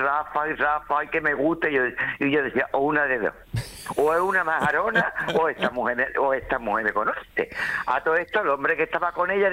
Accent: Málaga, Andalusia, Spain; A ver, en Málaga, como en todos los sitios de costa, somos muy del Carmelo.

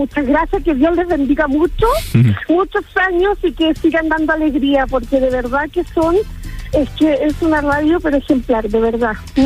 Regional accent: Chile; now in Spain; De Chile.

